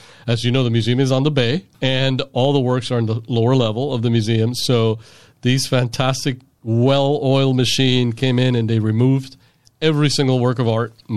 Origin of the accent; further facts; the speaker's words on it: Miami, Florida, United States; I mean, I'm originally from Miami, but Miami's probably closer to New York than St. Pete is to Miami in some ways.